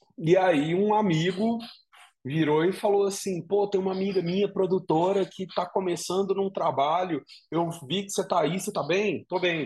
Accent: Minas Gerais, Brazil; bom, eu venho de Minas Gerais

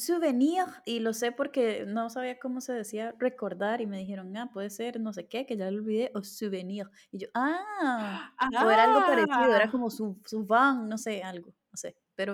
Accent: Costa Rica; soy de Costa Rica.

